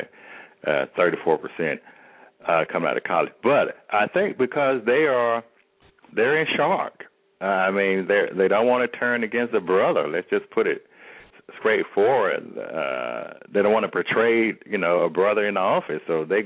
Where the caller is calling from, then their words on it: Memphis, Tennessee, United States; Memphis, Tennessee.